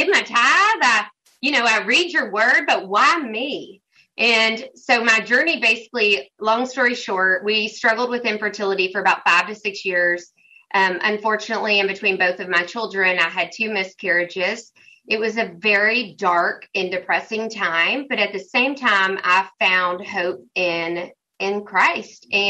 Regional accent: Carville, Tennessee, United States; We're all about families here, and born and raised in Carville, Tennessee, it just is home.

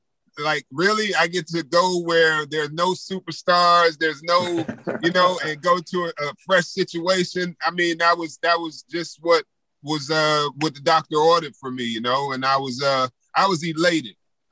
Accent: New York, United States; I'm from New York and people talk trash in New York.

